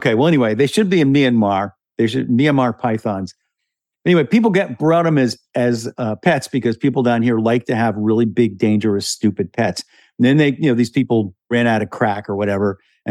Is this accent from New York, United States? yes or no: yes; New York, United States; I am also originally from New York.